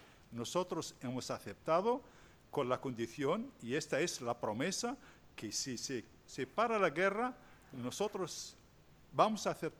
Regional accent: Western Sahara; Mi tierra es un territorio que tiene muchos recursos naturales. Fosfatos, petróleo, gas, pesca, y estas son las verdaderas causas de la continuidad del conflicto del Sahara Occidental.

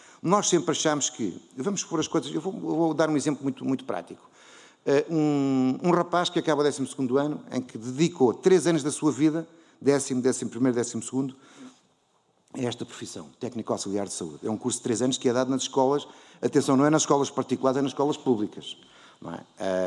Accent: Coimbra, Centro, Portugal; em Coimbra diz-se muito isso, nós somos de Coimbra, a estrada da beira da estrada, não é?

